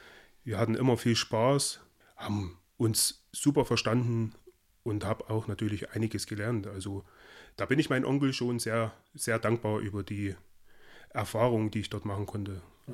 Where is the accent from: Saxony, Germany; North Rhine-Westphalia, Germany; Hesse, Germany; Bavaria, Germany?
Saxony, Germany; Bad Brambach; in Bad Brambach zu bleiben, wo ich herkomme, also wo ich herstamme.